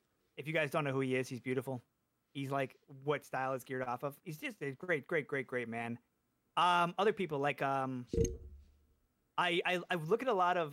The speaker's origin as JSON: {"language": "English", "region": "Midwest", "country": "United States", "said": "I am from Central Standard Time, the Midwest of America."}